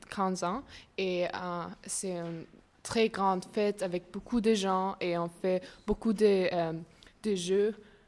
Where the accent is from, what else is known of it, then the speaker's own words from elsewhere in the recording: Buenos Aires, Argentina; French is a second language; now in France; Je viens de Argentine. Je suis née en Buenos Aires, c'est la capitale d'Argentine.